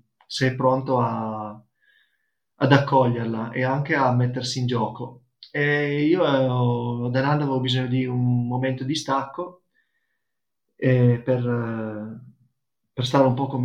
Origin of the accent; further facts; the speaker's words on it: Piedmont, Italy; now in Assisi, Italy; io sono originario del Piemonte